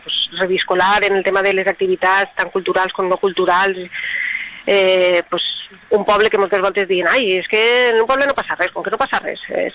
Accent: Benilloba, Valencian Community, Spain; perquè quan te'n vas a qualsevol lloc i dius d'on eres, de Benilloba, diu, ai, els subhastadors, així venien a vendre mantes i faixes i tot el que es feia en Benilloba

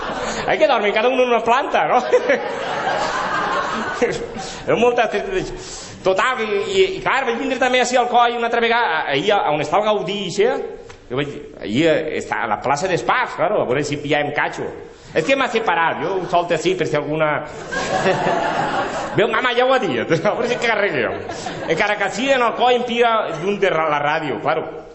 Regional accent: Xàtiva, Valencian Community, Spain; jo vinc de dir i diuen, no, que és un poble molt xocotet, però jo soc d'Aixàtiva.

